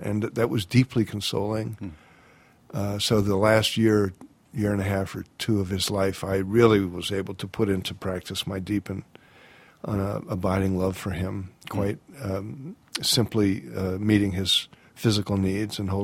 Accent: Washington, District of Columbia, United States; And I'm that age. And so I grew up in Washington.

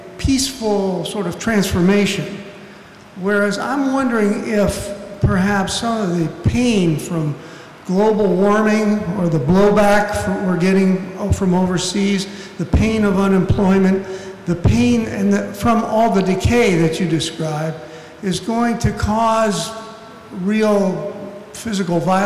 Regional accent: Waukesha, Wisconsin, United States; and I'm from Waukesha

